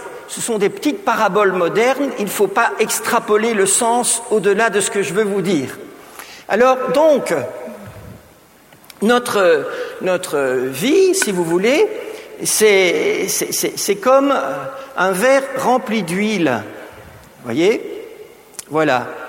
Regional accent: Belgium; Touiller, comme on dit dans mon pays, parce qu'il a oublié de dire que je suis belge.

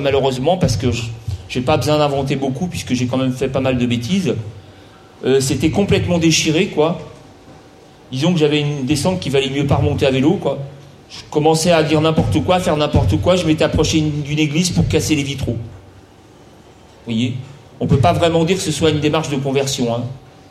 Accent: Brittany, France; je suis breton. Et j'ai été chercher mes racines que j'avais jusque-là niées, que j'avais rejetées, j'avais méprisées. J'étais français, j'étais chrétien, j'étais occidental

